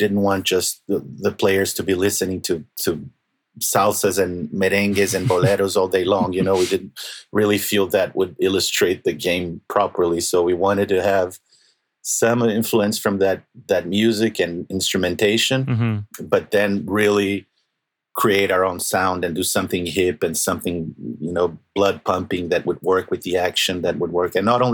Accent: Brazil; I'm from Brazil, but I've spent time in Argentina.

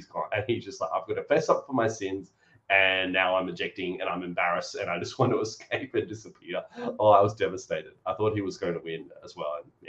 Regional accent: Queensland, Australia; I think he's a Queenslander as well, and I'm like a bit attracted to that as a Queenslander.

